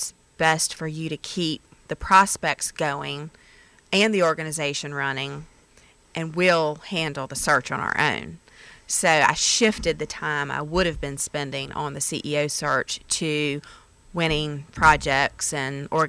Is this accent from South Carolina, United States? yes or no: yes; South Carolina, United States; also born or lived in Florida; Well, I was born in Florida, but I got to South Carolina before my second birthday, so I just kind of claim South Carolina.